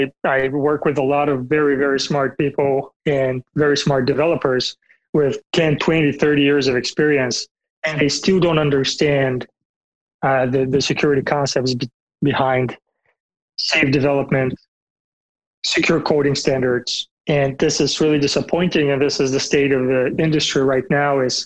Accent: Bulgaria; I'm from Bulgaria originally, in Eastern Europe.

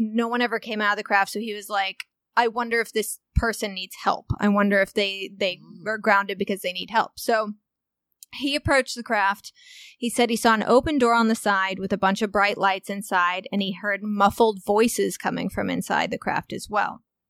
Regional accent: Walnut Hill, Illinois, United States; I feel like if I went back to my hometown in Walnut Hill, Illinois, and I said kilometers, they'd be like, what?

